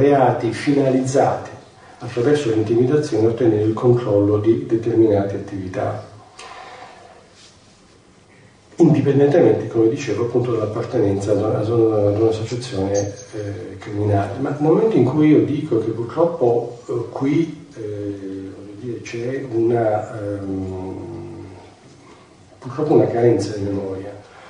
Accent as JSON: {"language": "Italian", "region": "Apulia", "country": "Italy", "said": "io sono pugliese, quindi sono qui stasera posso utilizzare un'espressione politicamente corretta, non come meridionale, ma come diversamente settentrionale"}